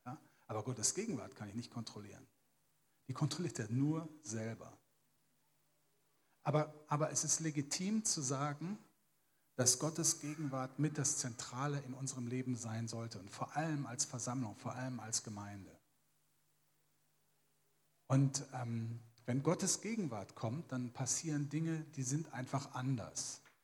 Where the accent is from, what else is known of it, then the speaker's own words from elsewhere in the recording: Alpen, North Rhine-Westphalia, Germany; born there; und ich bin dann 66 in Alpen in Nordrhein-Westfalen geboren worden. Aber ich bin Sachse.